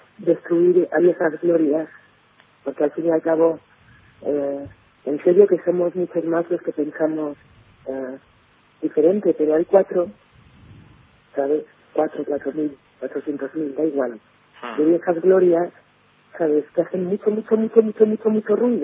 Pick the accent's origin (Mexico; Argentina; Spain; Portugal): Spain; yo me acuerdo de un detalle en mi tierra, en España